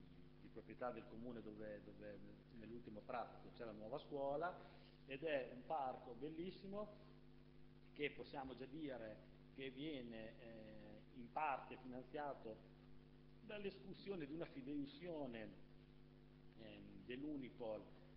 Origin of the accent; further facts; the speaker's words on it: Sant'Agata Bolognese, Emilia-Romagna, Italy; anch'io sono nato a San Giovanni ma sono sant'agatese